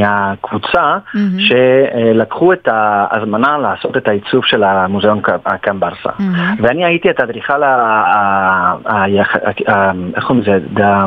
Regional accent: Barcelona, Catalonia, Spain; now in Israel; אני לפני 20 שנה למדתי אדריכלות בברצלונה, אני נולדתי שם

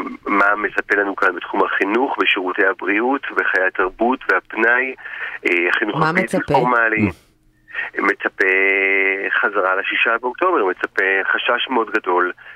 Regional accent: Petah Tikva, Central District, Israel; moved away as an adult; now in Kiryat Shmona, Israel; אני גדלתי עד גיל 18, גדלתי בפתח תקווה, במרכז הארץ, ועברתי לקריית שמונה.

